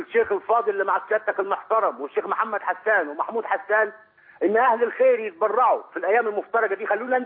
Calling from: Mecca, Makkah Province, Saudi Arabia; نعم بكلمك من السعوديه من مكه المكرمه.

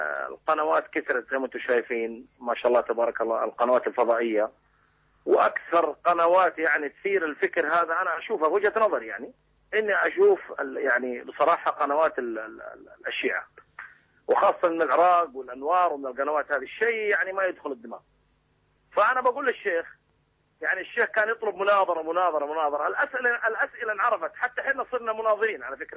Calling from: Jeddah, Makkah Province, Saudi Arabia; إحنا آل البيت من الحجاز، أنا أكلمك من جدة

